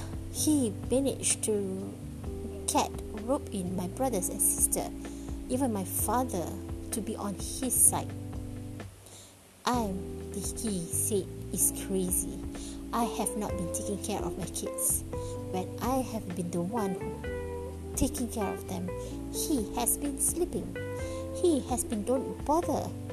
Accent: Malaysia; I'm from Malaysia.

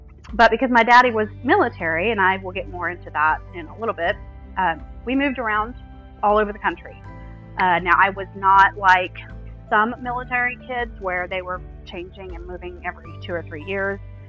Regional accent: Southern United States, United States; accent: southern; I am from the United States. More specifically, from the southern United States. I'm very aware that I have an accent, and I'm also aware that the thickness of the drawl of my southern accent, it swings wildly from day to day.

